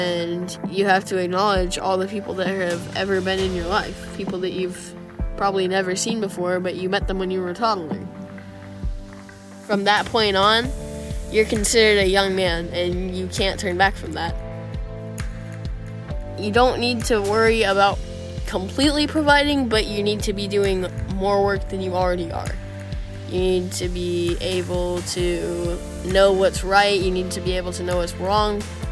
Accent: Walla Walla, Washington, United States; I am from Walla Walla, Washington, which is in the Pacific Northwest.

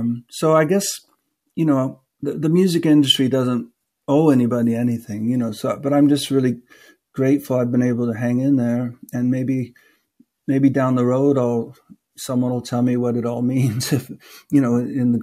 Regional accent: Canada; it just became sort of my favorite thing, really, to do as a Canadian

